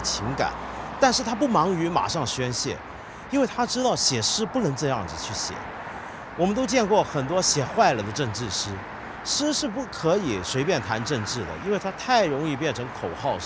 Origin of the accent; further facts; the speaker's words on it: Taiwan; 我小时候在台湾也写过这种周记